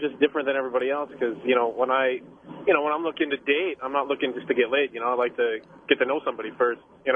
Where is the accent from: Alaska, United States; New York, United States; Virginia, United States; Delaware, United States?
New York, United States; Originally New York.